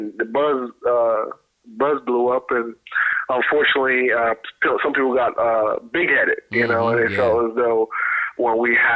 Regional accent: Jamaica; Well, originally I'm from Jamaica.

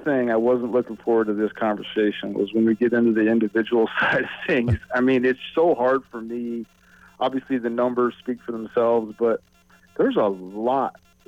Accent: Midwest, United States; growing up in the Midwest, I didn't have this advantage when I was growing up.

